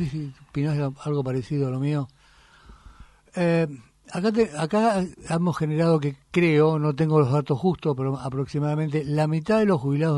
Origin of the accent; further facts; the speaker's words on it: Argentina; Te puedo asegurar que me sentí ancho como argentino.